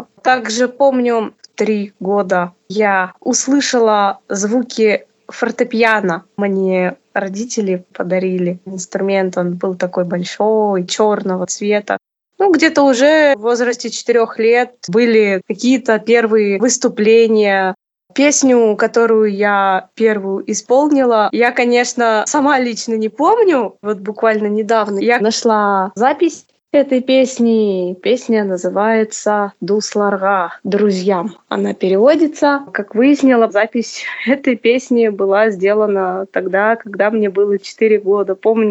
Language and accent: Russian; Naberezhnye Chelny, Tatarstan, Russia; born there; Родилась я в Республике Татарстан, город Набережные Челны, 10 сентября 1997 года.